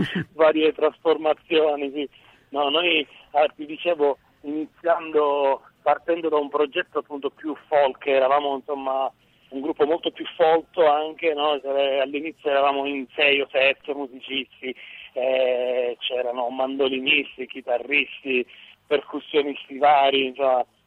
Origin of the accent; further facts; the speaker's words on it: Sicily, Italy; noi siamo siciliani, nello specifico del centro Sicilia.